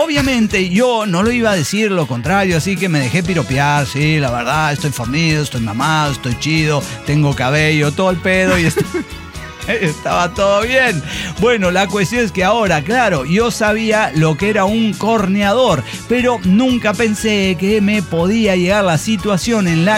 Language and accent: Spanish; Ciudad Juárez, Chihuahua, Mexico; now in Guadalajara, Mexico; soy un cuate provincia, vengo de Juárez.